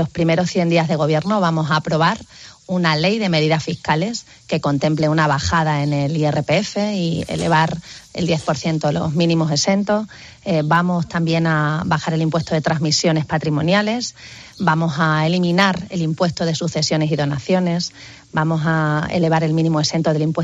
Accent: Extremadura, Spain; elaborado de la mano de los extremeños, 861 medidas consensuadas con cada sector económico y social de mi tierra

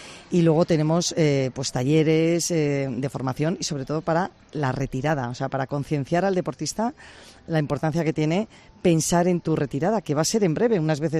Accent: Cercedilla, Community of Madrid, Spain; somos de Cercedilla y en Cercedilla pues salías a jugar con tus amigos, al balón, a lo que fuese, ¿no?

